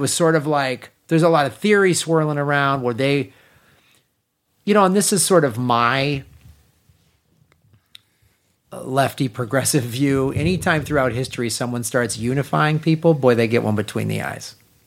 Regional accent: United States; I'm obviously of Irish heritage, but you know, I'm an American. You know, I've never been to Ireland

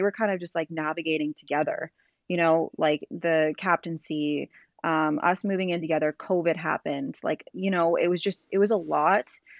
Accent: North Bay, Ontario, Canada; and they're from Sudbury, Ontario, and I'm from North Bay. So it's about like an hour drive, and we grew up together

